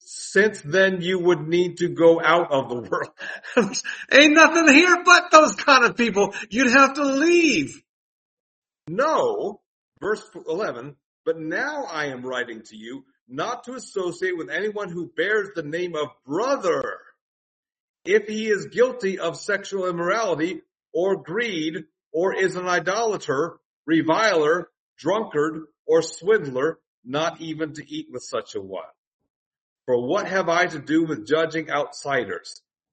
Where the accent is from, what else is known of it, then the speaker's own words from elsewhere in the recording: United States; because we Americans are like, well, I'm an American, I don't have to do anything anybody tells me to do.